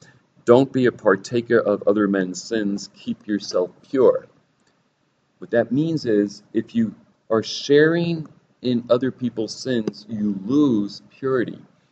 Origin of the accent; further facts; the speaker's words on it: New York, United States; because being a native, I figured I could be as hard-headed and as obnoxious as any New Yorker.